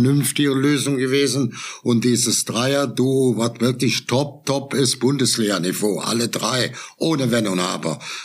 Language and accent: German; Cologne, North Rhine-Westphalia, Germany; Ich bin ja in der Region auch in Köln groß geworden oder Kölnland.